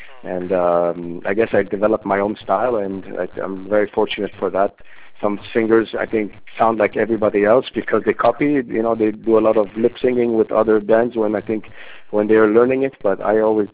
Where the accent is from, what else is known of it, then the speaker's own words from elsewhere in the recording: Canada; because we're from Canada, the North thing.